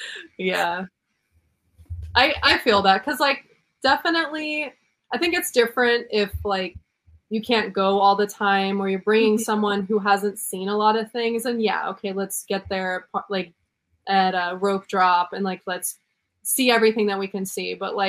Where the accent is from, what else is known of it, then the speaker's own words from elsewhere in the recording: San Diego, California, United States; So I grew up again in San Diego.